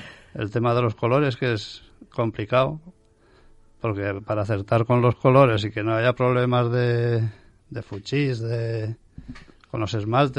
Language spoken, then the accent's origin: Spanish; Frías de Albarracín, Aragon, Spain; now in Manises, Spain; yo en realidad no soy de aquí, yo soy de Teruel, de un pueblo de Frías de Albarracín.